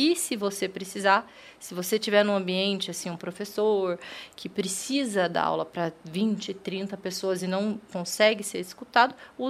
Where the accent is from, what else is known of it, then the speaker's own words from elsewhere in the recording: Londrina, Paraná, Brazil; estar na minha terra natal, né? Sempre que eu venho a Londrina